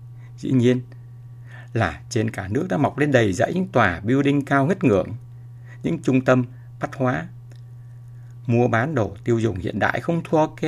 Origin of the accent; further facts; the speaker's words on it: Hanoi, Vietnam; moved away as an adult; also born or lived in Ho Chi Minh City; now in Vũng Tàu, Vietnam; Trong suốt thời gian dài dằng dặc kể trên, dài hơn cả thời kỳ tôi sinh ra và lớn lên ở Hà Nội 18 năm, hay trưởng thành ở Sài Gòn 21 năm